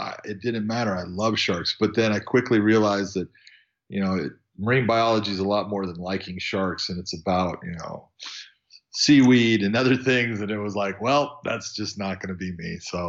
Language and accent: English; Los Angeles, California, United States; I was born basically in Los Angeles, California. I was born and raised there.